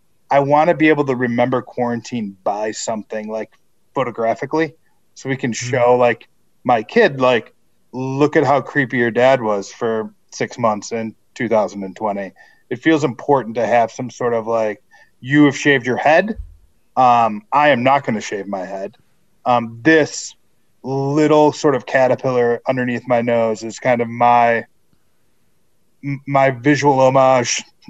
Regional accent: Chicago, Illinois, United States; So backstory on this, right, is so I grew up in Chicago.

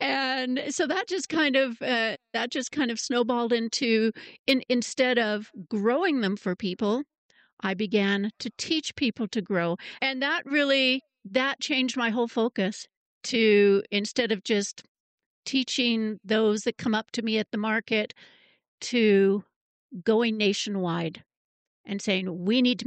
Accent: California, United States; also born or lived in Canada; So I grew up in California, although I'm Canadian, but we emigrated to California when I was young. Beautiful place to grow up back in the 60s and 70s. But I met my husband there, and we moved to Idaho.

